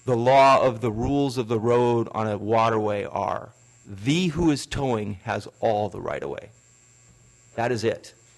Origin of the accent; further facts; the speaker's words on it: Juneau, Alaska, United States; born and raised in Juneau. I'd like to comment on 16B. History. I've been a lifelong resident of Juneau and Douglas.